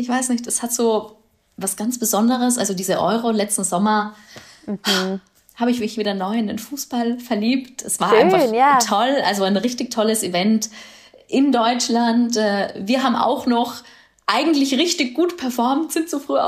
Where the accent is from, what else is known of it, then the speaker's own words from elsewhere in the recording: Austria; Auf der anderen Seite haben wir bei uns in Österreich diese wunderschöne Sportsendung bei Servus TV, Sport und Talk aus dem Hangar 7.